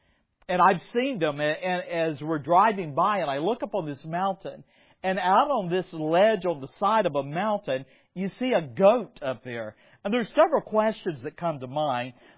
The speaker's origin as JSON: {"language": "English", "region": "the South", "country": "United States", "tie": "born or raised there", "said": "I grew up in the South."}